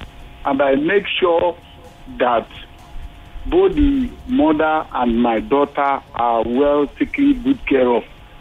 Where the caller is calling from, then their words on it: Ogun, Nigeria; I'm calling from Ogun State.